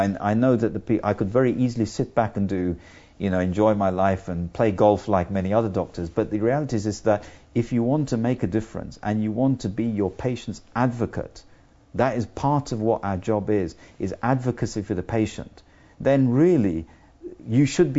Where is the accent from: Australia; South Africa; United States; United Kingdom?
United Kingdom; I have to say I'm very proud of being a British GP